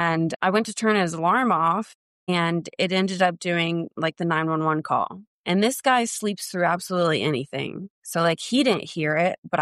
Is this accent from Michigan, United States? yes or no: no; Wilkesboro, North Carolina, United States; also born or lived in Jacksonville, North Carolina; And then I was moving from Jacksonville, North Carolina, back to what I call my hometown, North Carolina, Wilkesboro.